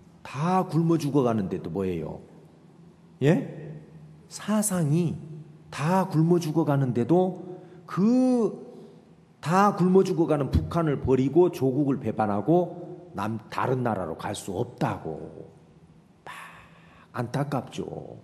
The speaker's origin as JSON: {"language": "Korean", "region": "Jeolla", "country": "South Korea", "said": "저도 전라도지만 그건 익숙"}